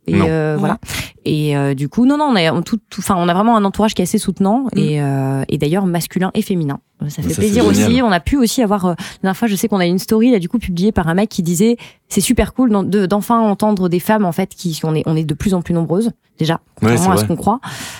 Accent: Tours, Centre-Val de Loire, France; now in Le Mans, France; Moi, je viens plutôt de... Enfin, je viens de Tours. Okay. Moi, je suis au Mans depuis 2 ans. Et j'ai grandi dans les quartiers de Tours, comme je dis aussi dans les articles, les autres articles, avec mon frère, avec ma mère, pendant quelques années, jusqu'à mes 13 ans.

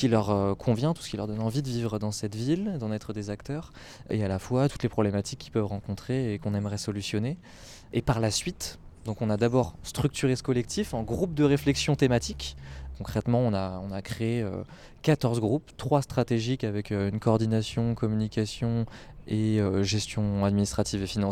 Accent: La Ferté-Bernard, Pays de la Loire, France; j'ai grandi à La Ferté-Bernard

